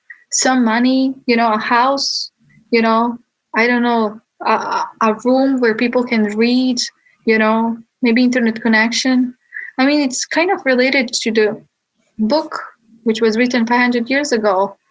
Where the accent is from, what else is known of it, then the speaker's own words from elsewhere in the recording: Bosnia & Herzegovina; I grew up in Bosnia and I'm part of the Balkans, I'm part of the Europe, I'm part of this continent and part of this world.